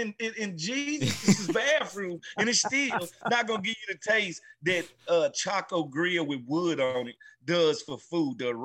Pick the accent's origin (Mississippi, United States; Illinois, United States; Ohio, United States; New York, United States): Mississippi, United States; man, I'm from Mississippi. They eat rabbit in Mississippi.